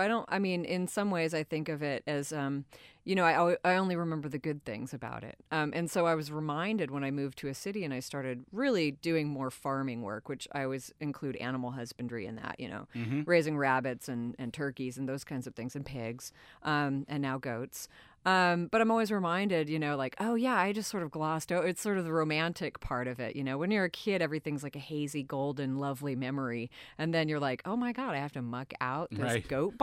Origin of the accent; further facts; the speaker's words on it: Shelton, Washington, United States; So I grew up for the most part from ages 6 to 18 in Shelton, Washington, which is a little logging town in the Olympic Peninsula of Washington State.